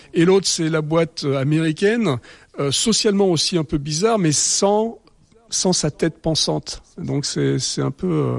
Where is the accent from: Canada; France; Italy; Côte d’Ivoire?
France; Toulouse, Occitanie; Je suis toulousain, ça n'a rien à voir